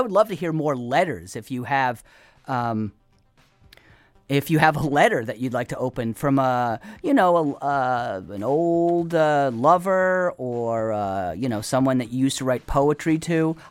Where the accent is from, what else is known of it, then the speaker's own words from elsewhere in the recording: Rhode Island, United States; I'm from Rhode Island. That's right.